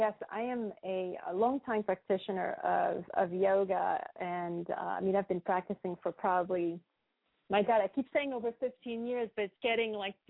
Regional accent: Paris, Île-de-France, France; we had restaurants growing up in France, in Paris.

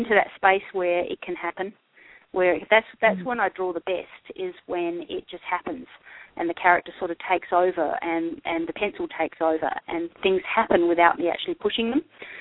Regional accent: Australia; I mean, I can't help it. I'm Australian.

